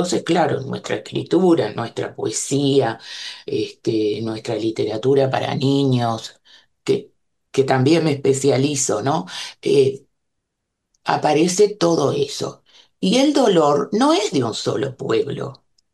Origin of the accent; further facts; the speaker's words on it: Uruguay; como judías, como escritoras, como uruguayas en primer lugar, porque en realidad somos todas uruguayas